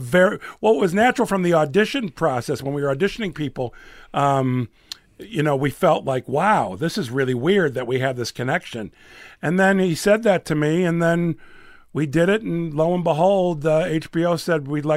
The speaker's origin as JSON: {"language": "English", "town": "Chicago", "region": "Illinois", "country": "United States", "tie": "born or raised there", "also_born_or_lived": "South Florida", "said": "I grew up in Chicago and South Florida."}